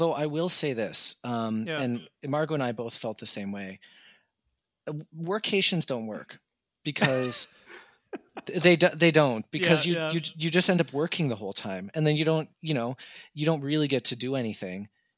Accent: Canada; They would mostly just say, "Where are you from?" Because they know I'm not from there. And then I would just tell them Canada.

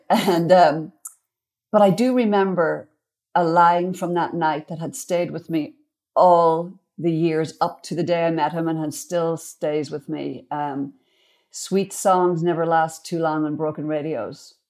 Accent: Ireland; growing up in Ireland

